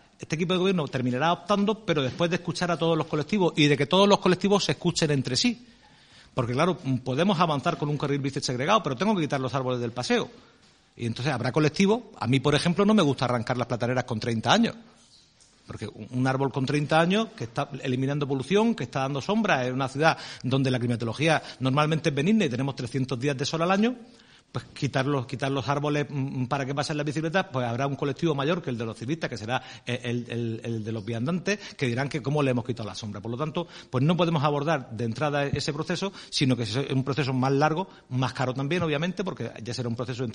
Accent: Cartagena, Region of Murcia, Spain; yo no soy murciano. Murciano es un gentilicio que pertenece a una ciudad. Yo soy cartagenero, de la Comunidad Autónoma de la Región de Murcia.

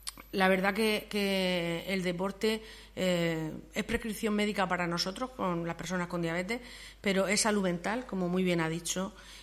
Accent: Cartagena, Region of Murcia, Spain; a ver si somos muchísimos cartageneros los que vamos a hacer esta ruta.

